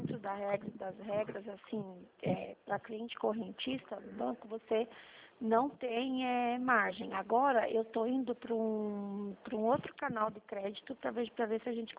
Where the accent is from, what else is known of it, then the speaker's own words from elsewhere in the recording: Votorantim, São Paulo, Brazil; Sou de Votorantim, Sorocaba, aqui, né?